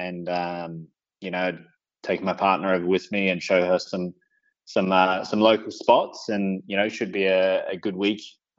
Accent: New Zealand; being a Kiwi, and, you know, I was only born down the road.

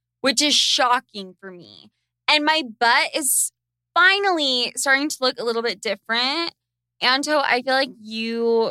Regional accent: Sandy, Utah, United States; I grew up in Sandy, Utah. I spent a lot of my childhood memories there.

